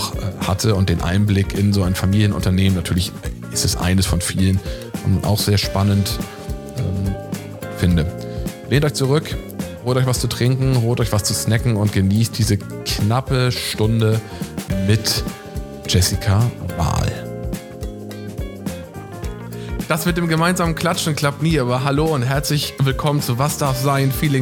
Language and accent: German; Northern Germany, Germany; ich komme aus dem Norden